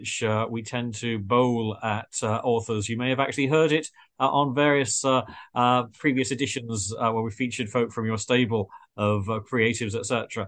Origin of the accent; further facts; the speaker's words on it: United Kingdom; I'm British